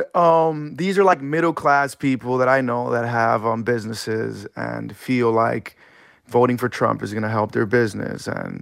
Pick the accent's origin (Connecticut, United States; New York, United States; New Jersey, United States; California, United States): New York, United States; And I talk about New York because I'm from New York.